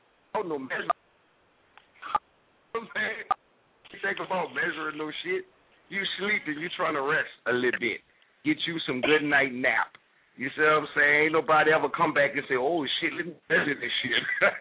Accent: Louisiana, United States; You know I'm from Louisiana. This the swamp boys around here.

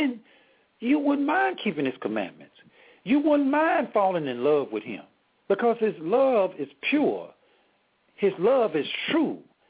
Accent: Laurel, Mississippi, United States; Yes, I was born and raised in Laurel, Mississippi. That's the city.

